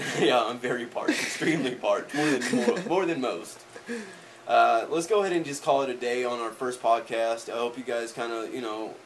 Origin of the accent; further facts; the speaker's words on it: Fresno, California, United States; born there; also born or lived in Arkansas; We both came out of Arkansas. I was born in Fresno, California.